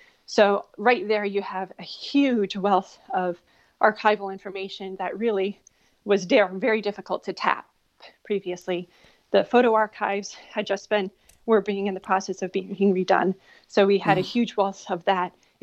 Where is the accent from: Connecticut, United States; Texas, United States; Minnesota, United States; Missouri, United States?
Connecticut, United States; And in fact, I'm from Connecticut, and St. Mary's was my home parish my whole life.